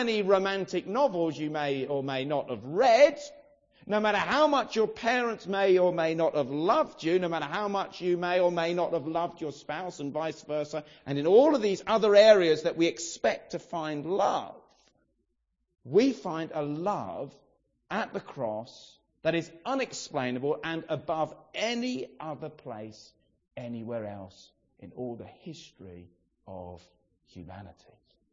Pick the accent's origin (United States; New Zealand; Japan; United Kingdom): United Kingdom; England; I'm sure we all know that as English people.